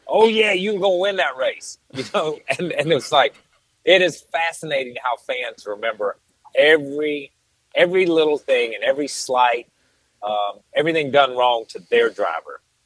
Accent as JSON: {"language": "English", "region": "North Carolina", "country": "United States", "tie": "born or raised there", "said": "I grew up on North Carolina barbecue, which is pulled pork, vinegar base, red coleslaw is what we have in our part of the state."}